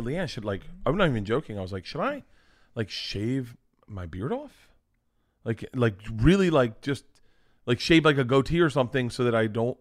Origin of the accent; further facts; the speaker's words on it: Florida, United States; I think because I grew up in Florida, the lap dances were, you just never confuse them with cheating.